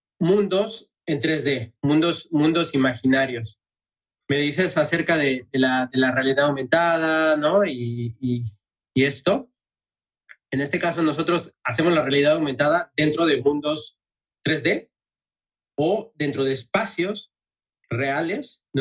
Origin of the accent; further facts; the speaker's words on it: Mexico; moved away as an adult; now in Barcelona, Spain; llevo 10 años viviendo en Barcelona. Soy mexicano, donde estudié la carrera de comunicación audiovisual en el claustro de Sor Juana. Y después vine a Barcelona a estudiar el máster en artes digitales en la Pompeu Fabra.